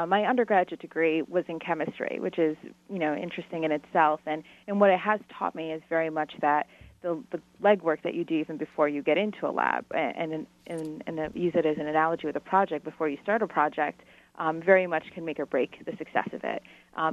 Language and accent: English; United States; You know, I grew up in the States with Title IX being at the forefront for the rights of women in sports